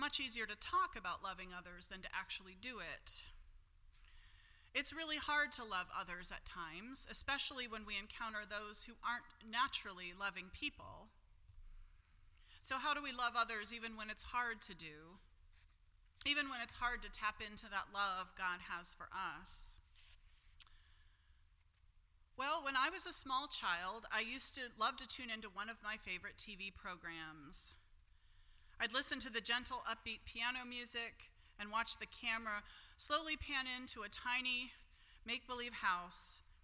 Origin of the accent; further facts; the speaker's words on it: Pittsburgh, Pennsylvania, United States; Mr. Rogers, as you know, was from my hometown in Pittsburgh